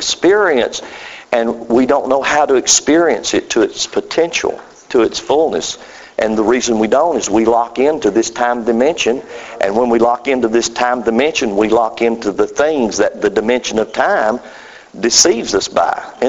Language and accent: English; Georgia, United States; And I'm just a North Georgia boy. Born. This is my hometown. I was born and raised here. Born and raised on a farm just not far from here.